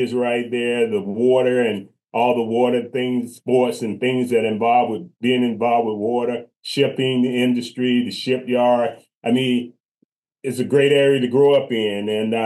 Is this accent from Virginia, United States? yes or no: yes; Hampton, Virginia, United States; You know, I brag about Hampton, the Hampton Roads area, Hampton in particular. I brag about that area. I think it's a great area to grow up in.